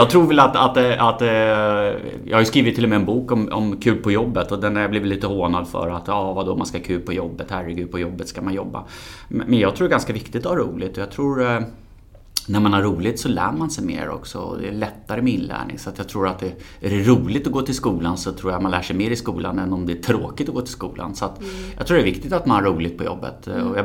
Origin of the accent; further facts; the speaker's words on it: Stockholm, Stockholm County, Sweden; Född och uppvuxen i Stockholm.